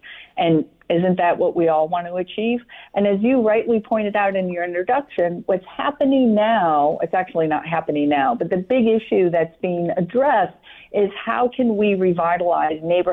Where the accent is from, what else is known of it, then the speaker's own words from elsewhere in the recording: Rochester, New York, United States; Well, I spent my, I lived in the city. I went to Allendale, Columbia, graduated, and I spent my time actually biking everywhere.